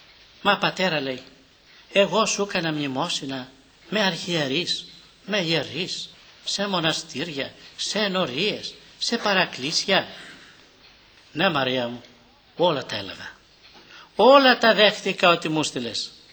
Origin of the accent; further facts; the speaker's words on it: Agrinio, Western Greece, Greece; Αυτή η ίδια γυναίκα στα μέρη μας εκεί στο Αγρίνιο απ' έξω ήταν από τις πιο πλούσιες οικογένειες.